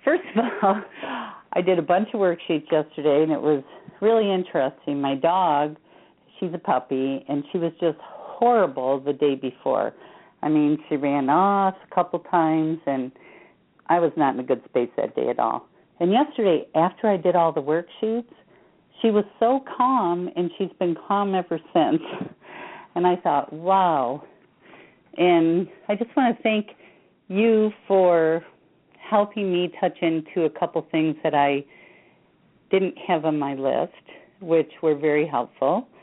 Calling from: Lum, Michigan, United States; I'm calling from Lum

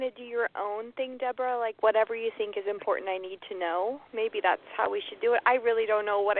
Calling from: Mexico; calling from Mexico.

